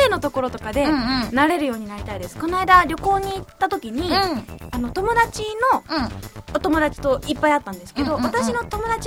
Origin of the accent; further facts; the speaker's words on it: Tokyo, Japan; 私は東京っ子というのを言い訳にしてはいけないですが